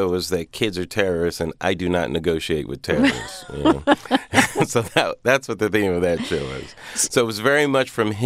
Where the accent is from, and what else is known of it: Pomona, California, United States; born or raised there